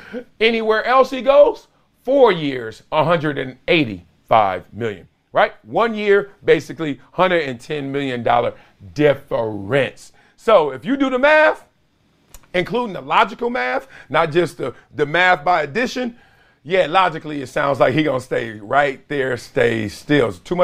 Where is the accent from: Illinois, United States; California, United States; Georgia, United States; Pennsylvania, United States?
California, United States; Compton; Well, I'm born and raised in Compton, right?